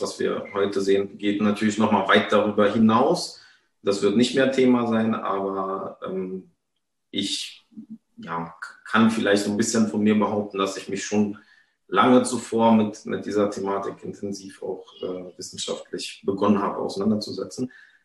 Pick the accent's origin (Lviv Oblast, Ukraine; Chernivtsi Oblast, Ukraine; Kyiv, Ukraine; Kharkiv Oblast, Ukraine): Kyiv, Ukraine; now in Germany; Kiew wird bombardiert. Und das war für mich erstmal ein Schock, weil es auch meine Heimatstadt ist